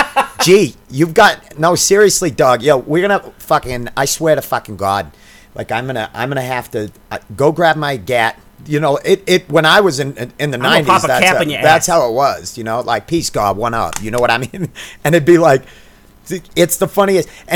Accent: Maine, United States; You find that in Maine. I mean, growing up in Maine, I haven't heard that.

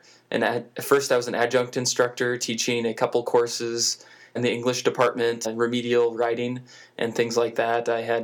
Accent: Illinois, United States; also born or lived in Minnesota; I was born in Minnesota and lived in central Illinois, northern Illinois, in several different towns all over the place there.

